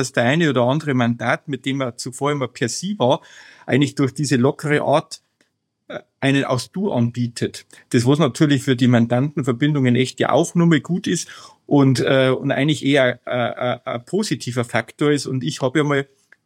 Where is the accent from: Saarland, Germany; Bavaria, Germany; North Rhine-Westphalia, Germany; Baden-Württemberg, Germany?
Bavaria, Germany; Wobei ich natürlich schon als Bayer natürlich auch die Grundhaltung habe